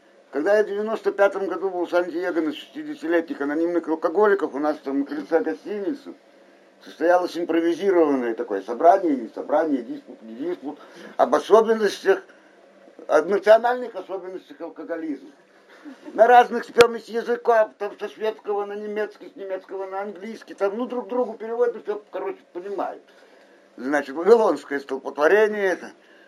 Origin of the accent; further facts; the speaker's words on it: Minsk, Belarus; я минчанин.